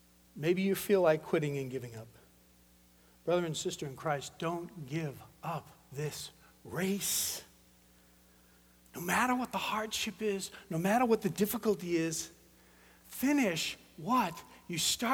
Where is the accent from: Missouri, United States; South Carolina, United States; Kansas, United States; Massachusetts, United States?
Massachusetts, United States; Boston; Originally, you know, I'm from Boston.